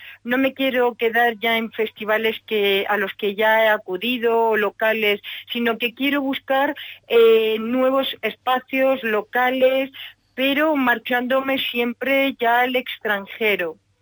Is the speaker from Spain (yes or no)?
yes; Valencia, Valencian Community, Spain; en Valencia. Sí, en nuestra ciudad, que yo soy valenciana.